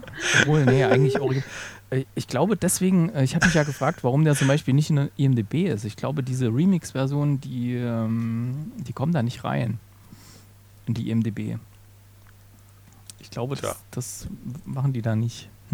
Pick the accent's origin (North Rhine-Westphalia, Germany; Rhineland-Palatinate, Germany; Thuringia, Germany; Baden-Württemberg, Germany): Thuringia, Germany; Da gibt es selbst in Thüringen, wo ich ja herkomme, gibt es selbst da Unterschiede. Also aus der Ecke, wo ich herkomme, hieß das Remftel.